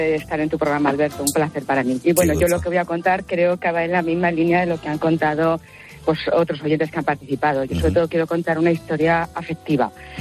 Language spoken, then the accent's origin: Spanish; Segovia, Castile and León, Spain; Entonces, bueno, nosotros somos de Segovia.